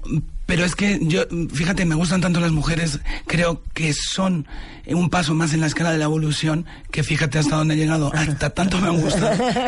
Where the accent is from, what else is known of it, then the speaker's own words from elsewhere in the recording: Spain; descubrí que habían implantado en mi país una unidad de identidad de género especializada en todo tipo de los casos